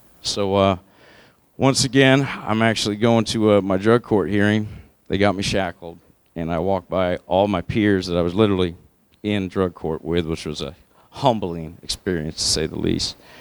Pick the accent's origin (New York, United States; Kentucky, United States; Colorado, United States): Colorado, United States; moved away as an adult; now in Hilton Head, United States; I'm 40 years old, and I'm originally from Colorado. I moved to the Hilton Head Bluffton area in 2001